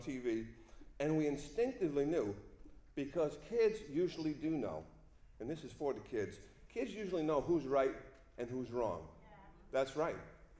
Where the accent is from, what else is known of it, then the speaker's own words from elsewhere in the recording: New Haven, Connecticut, United States; I grew up right here in New Haven, Connecticut, and I'm proud of it.